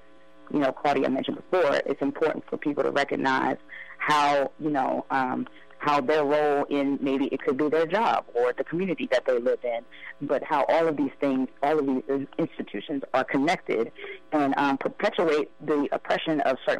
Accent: Maryland, United States; I saw it happen in my hometown back in D.C., back in Maryland.

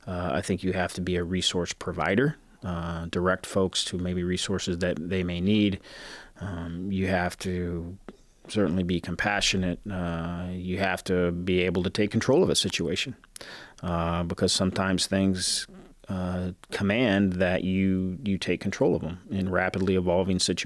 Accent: Florida, United States; also born or lived in Fort Wayne, Indiana / Philadelphia; I was born in Fort Wayne, Indiana. I grew up in South Florida and was there for the majority of my childhood.

